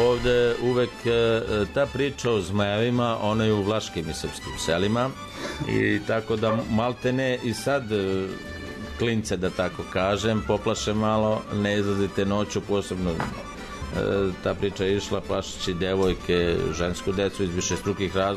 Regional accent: Magudica, Moravica District, Serbia; ja sam iz Magudice, mada nove generacije, vreme čini svoje, kažu da smo iz Milanovca

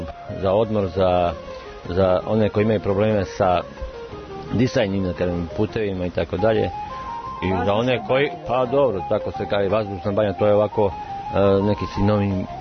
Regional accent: Ivanjica, Šumadija and Western Serbia, Serbia; Pa iz Ivanjice. Rođen sam inače u Katićima, u selo dalje 22 km.

